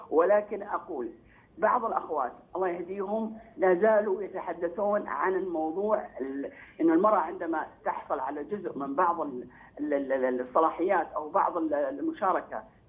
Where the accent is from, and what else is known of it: Saudi Arabia